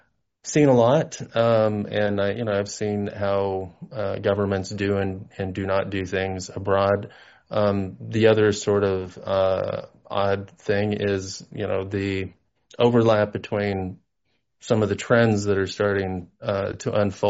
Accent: Idaho, United States; I thought I would never again be offered the opportunity to travel outside of my home state of Idaho.

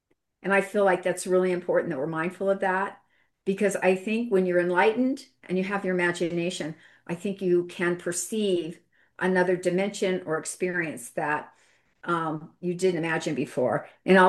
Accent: Japan; I was raised in Japan.

